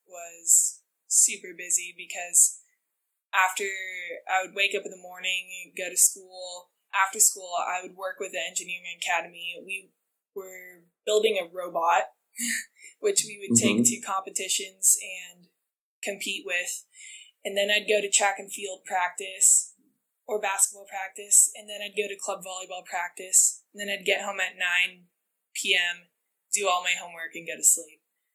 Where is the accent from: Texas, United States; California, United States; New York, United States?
California, United States; Santa Barbara; and I was born with my twin, Samantha, and we grew up in Santa Barbara, so it is probably my favorite place in the world. It's home to me.